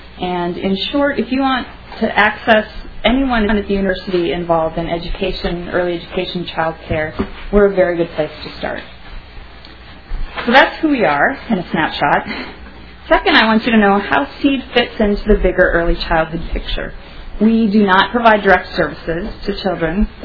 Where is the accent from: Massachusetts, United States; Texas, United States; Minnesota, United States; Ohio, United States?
Minnesota, United States; Duluth; now in St. Louis Park, United States; I was born and raised in Duluth and currently live in St. Louis Park. I'm a hardcore Minnesotan.